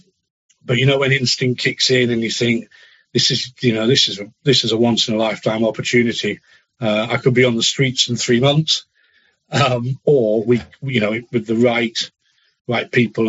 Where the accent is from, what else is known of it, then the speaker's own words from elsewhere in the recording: Yorkshire and the Humber, United Kingdom; also born or lived in Harpenden; but I was born in Harpenden as a young man near just outside London. Moved up to the Yorkshire Dales, where I spent the first 30 years of my life in a sort of bubble of the village life, if you like.